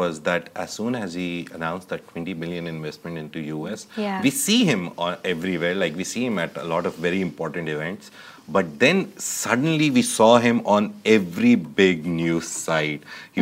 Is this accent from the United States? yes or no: no; United Kingdom; But if now, as a British national, you're outside the country and you have assets there, you're paying taxes on them even.